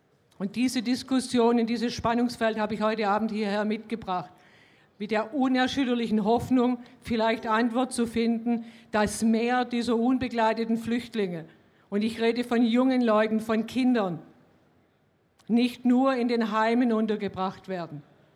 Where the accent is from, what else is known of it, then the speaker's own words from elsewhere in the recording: Klosterbuch, Saxony, Germany; ich komme aus Klosterbuch in Sachsen